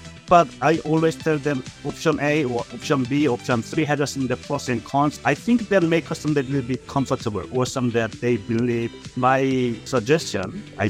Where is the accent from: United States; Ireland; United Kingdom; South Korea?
South Korea; moved away as an adult; now in Australia; I worked for a U.S. multinational company in Seoul branch. I immigrated from Korea in 2012.